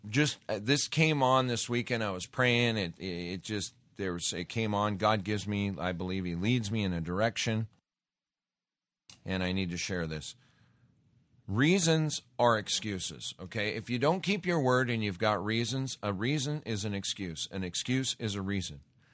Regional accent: Great Falls, Montana, United States; And then I grew up in Great Falls, Montana. We had Malmstrom Air Force Base.

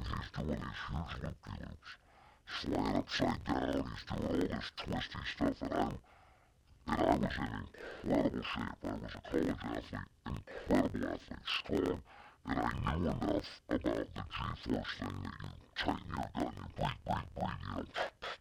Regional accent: Great Falls, Montana, United States; And I grew up in Great Falls, Montana, and this thing, the sonic booms above me.

